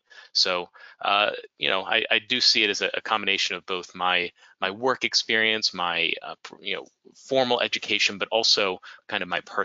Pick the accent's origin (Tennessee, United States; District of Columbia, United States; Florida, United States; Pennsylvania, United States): District of Columbia, United States; I use the pronouns he, him, and I was raised outside of Washington, D.C.